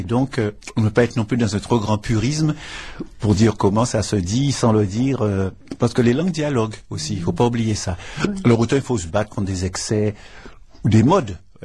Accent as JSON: {"language": "French", "town": "Saint-Claude", "country": "Guadeloupe", "tie": "born there", "said": "Moi, je suis né à la Soufrière. Hein. L'hôpital où je suis né, il était sur le flanc du volcan à Saint-Claude."}